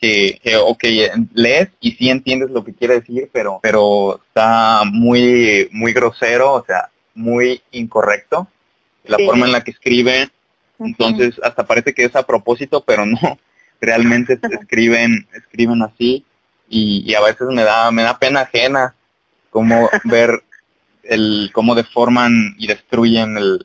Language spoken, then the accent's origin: Spanish; Guadalajara, Jalisco, Mexico; Ahorita están escuchando a dos tapatíos, así se les dice a los de Guadalajara, Guadalajara, sí. Jalisco, que es donde estoy yo